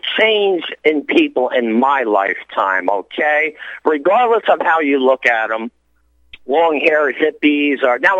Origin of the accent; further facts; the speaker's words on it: New York, United States; No. I grew up right outside of Manhattan.